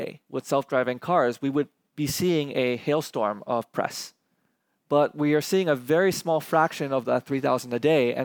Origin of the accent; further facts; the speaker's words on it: California, United States; I remember growing up near Stanford